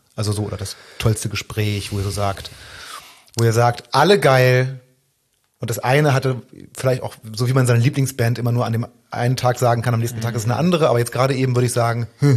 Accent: Braunschweig, Lower Saxony, Germany; aus meiner Heimatstadt Braunschweig.

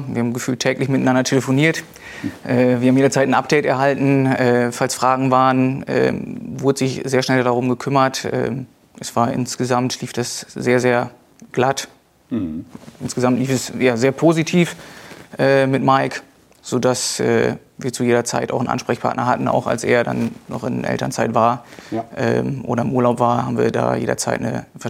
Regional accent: Emlichheim, Lower Saxony, Germany; Wir kommen selber aus Emlichheim

